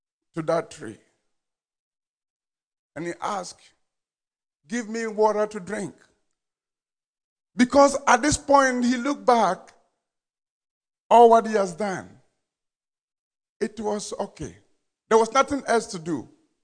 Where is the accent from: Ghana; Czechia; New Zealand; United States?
Ghana; Because growing up in Ghana, there is something that your father would tell you, men don't cry.